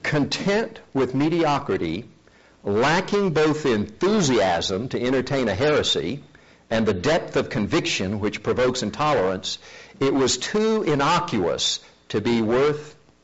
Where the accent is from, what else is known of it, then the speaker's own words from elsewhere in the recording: South Korea; Growing up in Korea, I rarely, if ever, used the personal pronouns I, my, me, or mine.